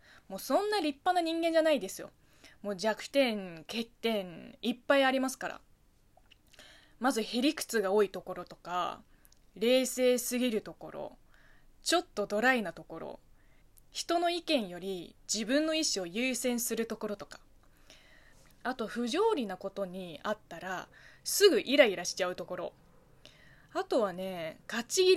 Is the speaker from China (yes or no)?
yes; China; Japanese is a second language; 同じ中国人から見れば普通ですよ。